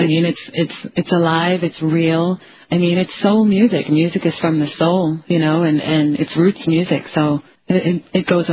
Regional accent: Brooklyn, New York, United States; also born or lived in Kentucky; Well, I'm a New York City girl. I was born in Manhattan, raised in Brooklyn, and also Kentucky. And my mom's Native, and my dad is African American.

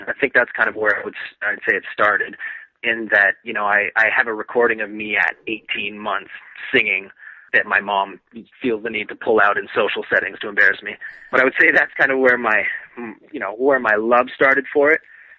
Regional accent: Canada; It's a bit of an uphill battle being a Canadian artist.

